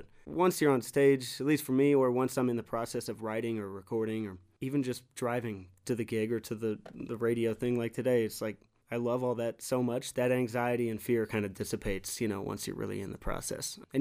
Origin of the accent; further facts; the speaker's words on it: Cheyenne, Wyoming, United States; Especially growing up in Cheyenne, Wyoming, that was like just not a thing that was happening a lot, at least around me. And we lived out in the country too